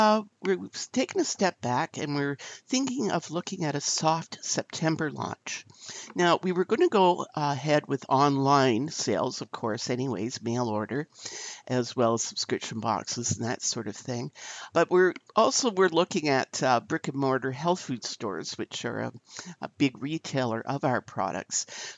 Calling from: Toronto, Ontario, Canada; from Toronto.

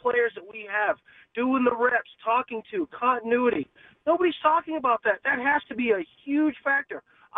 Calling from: Groton, Connecticut, United States; So I'm calling from Groton, Connecticut. Been a season ticket holder for 18 years.

